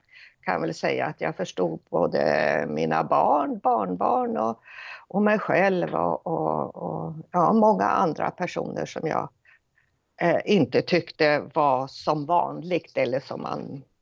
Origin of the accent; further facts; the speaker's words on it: Södertälje, Stockholm County, Sweden; kvinna på 69 och ett halvt. Jag är född och uppvuxen i Södertälje. Äldst av fem barn.